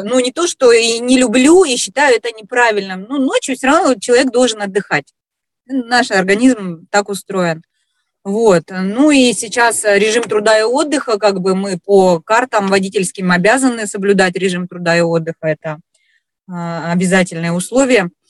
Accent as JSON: {"language": "Russian", "region": "Siberia", "country": "Russia", "moved": "yes", "said": "я не так давно, я сибирячка вообще, переехала жить на юг"}